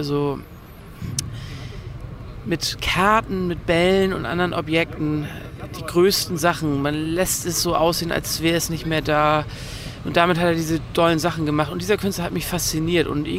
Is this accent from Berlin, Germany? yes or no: no; Kiel, Schleswig-Holstein, Germany; Aber das war für mich auch ein Highlight als Kieler.